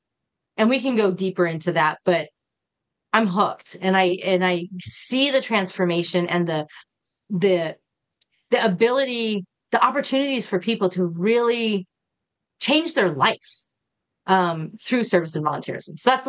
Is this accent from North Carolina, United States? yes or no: no; California, United States; moved away as an adult; I left California when I was 20. I was 20 years old and I moved to the East Coast from California and I had to figure shit out. I just did. I'd never been out of California.